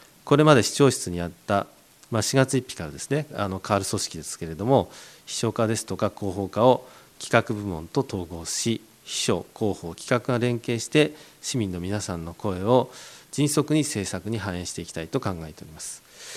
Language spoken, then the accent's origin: Japanese; Fujisawa, Kanagawa, Japan; 自分は生まれも育ちも、藤沢です。現在は隣の自治体に住んでおりますけれども